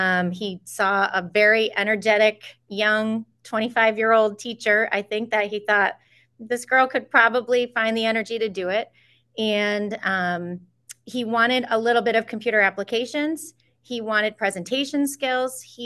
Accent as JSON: {"language": "English", "town": "Pittsfield", "country": "United States", "tie": "born or raised there", "said": "Well, I was born in Pittsfield. I've lived here my whole life. And I've actually lived in the same house for the last 48 years. I grew up on one side and I'm growing old on the other."}